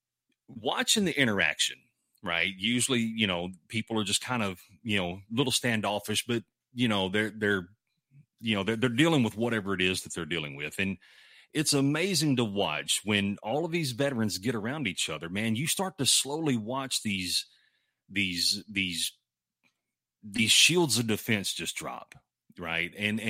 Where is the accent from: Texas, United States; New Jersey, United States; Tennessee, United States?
Texas, United States; Mount Pleasant; I'm from Northeast Texas. I'm from Mount Pleasant, Texas, where the last show we did